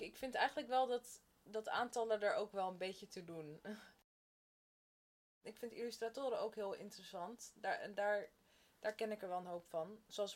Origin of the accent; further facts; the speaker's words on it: Amsterdam, North Holland, Netherlands; born there; now in The Hague, Netherlands; Ik ben geboren in Amsterdam en nu woon ik in Den Haag.